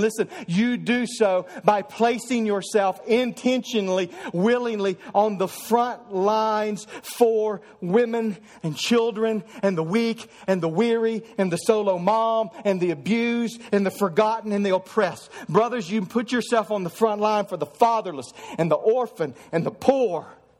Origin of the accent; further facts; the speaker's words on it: Eddyville, Kentucky, United States; One of my most vivid memories as a young boy, I grew up in Eddyville, Kentucky.